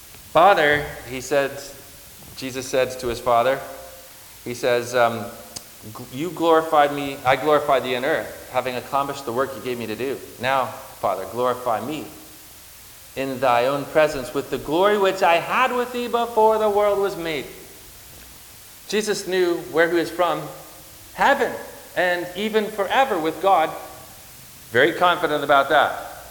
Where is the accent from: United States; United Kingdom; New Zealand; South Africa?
United States; Connecticut; born or raised there